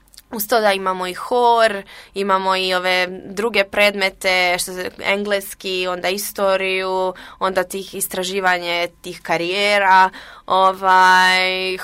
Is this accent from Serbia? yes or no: no; Kotor, Kotor Municipality, Montenegro; Ja onako koga god upoznam, odmah kažem, hoćete da vidite odakle sam ja? I pokazujem slike Kotora i objašnjam gdje je Crna Gora.